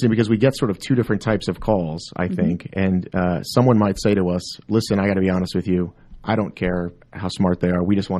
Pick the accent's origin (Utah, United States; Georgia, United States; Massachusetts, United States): Georgia, United States; Marietta; also born or lived in Los Angeles; I grew up here. I grew up in Marietta, and I always knew that I wanted to raise my family here